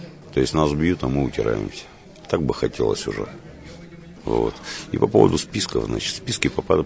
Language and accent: Russian; Crimea, Ukraine; То есть я с Крыма, я позже пришел.